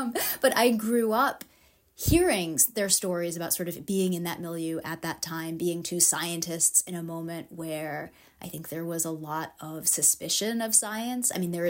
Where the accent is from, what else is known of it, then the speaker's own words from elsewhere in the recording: United States; born there; also born or lived in France; I was raised in a number of different countries. I was born in the States.